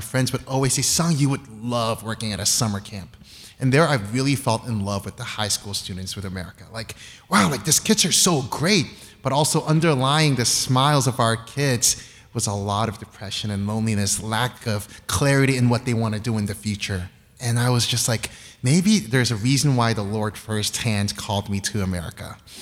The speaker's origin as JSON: {"language": "English", "country": "Cambodia", "tie": "born or raised there", "lives_now": "United States", "said": "I grew up in Cambodia as a missionary family. My parents are missionary folks in Cambodia."}